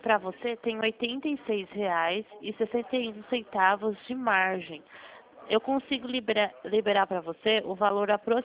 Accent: São Paulo, Brazil; eu sou aqui de São Paulo

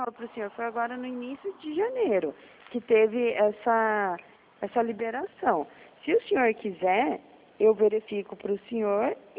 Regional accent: Dourados, Mato Grosso do Sul, Brazil; Eu sou de Dourados, isso.

